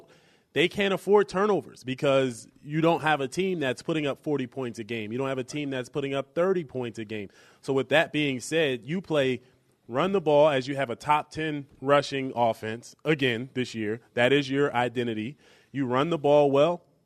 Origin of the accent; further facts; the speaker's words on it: New Jersey, United States; For me, growing up in New Jersey and going to, like, Knicks games and Rangers games